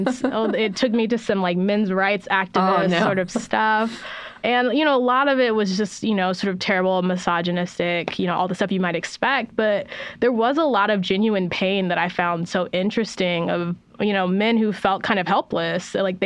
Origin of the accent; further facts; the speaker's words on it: San Diego, California, United States; And like growing up in San Diego, I know exactly what type of party that was that she went to.